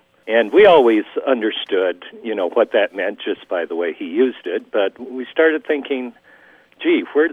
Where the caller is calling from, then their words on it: Liberty Lake, Washington, United States; I'm calling from Liberty Lake, Washington State.